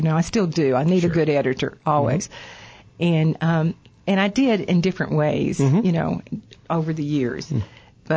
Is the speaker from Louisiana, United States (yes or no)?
yes; Louisiana, United States; Because I have an addiction also to Southwest Louisiana